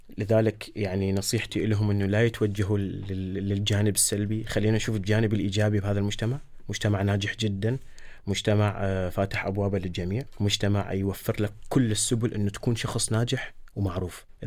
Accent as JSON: {"language": "Arabic", "country": "Iraq", "lives_now": "Germany", "said": "أنا كعراقي أمثل بلدي العراق، لأنه أنا اليوم اللي يشوفني بالشارع، حتى وإن كنت أحمل الجواز أو الجنسية الألمانية، حتى وإن كنت صار لي 25 30 40 سنة بهذا البلد، بالأول بالأخير أسمى عراقي مقيم أو عراقي مولود"}